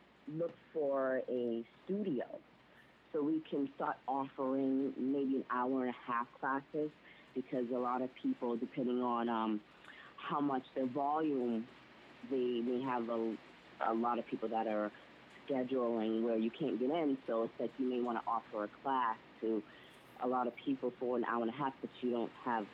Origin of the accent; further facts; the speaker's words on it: Boston, Massachusetts, United States; Well, I grew up in Boston. I'm actually from Roxbury, Mass.